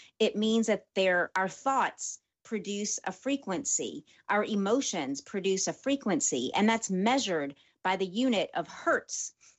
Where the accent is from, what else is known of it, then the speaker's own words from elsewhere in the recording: New Orleans, Louisiana, United States; I love Saints football. They're my team. I'm from New Orleans.